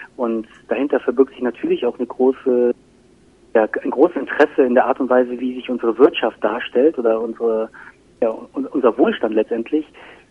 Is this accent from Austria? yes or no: no; Laos; now in Berlin, Germany; Ich bin aus Laos und bin jetzt Architekt oder habe Architektur studiert zumindest.